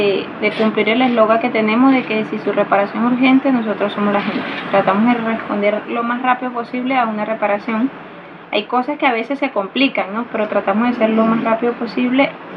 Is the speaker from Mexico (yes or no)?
no; Venezuela; moved away; como nosotros vinimos de Venezuela